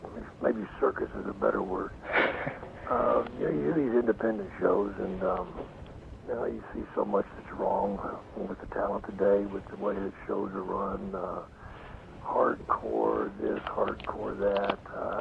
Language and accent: English; United States; Well, I'm an American. That helps. I got fed up with the bad food, the bad weather, and, 3.5 years was long enough.